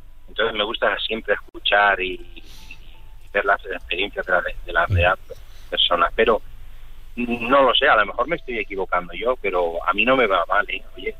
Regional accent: Spain; moved away as an adult; now in United States; yo soy un español que estoy casado con cubana, soy camionero, por la crisis que hubo en los años 2008-2009 tuvimos que emigrar, entonces nos fuimos para Estados Unidos.

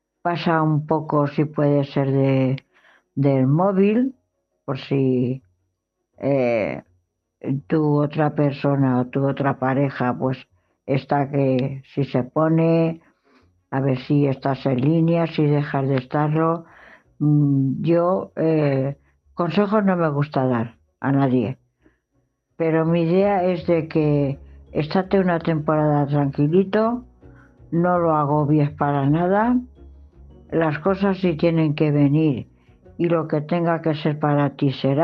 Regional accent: Valencian Community, Spain; Sabéis que estamos todos los valencianos muy tristes

